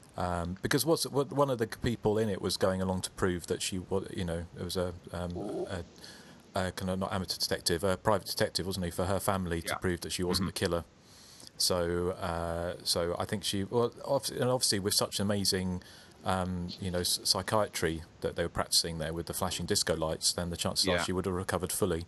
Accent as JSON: {"language": "English", "region": "South East England", "country": "United Kingdom", "said": "I'm from Surrey, so I would have been within, 50 miles of where they were shooting, in my crib."}